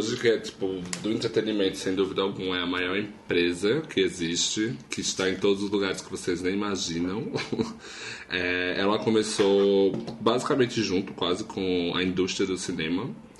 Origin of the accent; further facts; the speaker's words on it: Northeast Region, Brazil; porque sou nordestina, então é equivalente.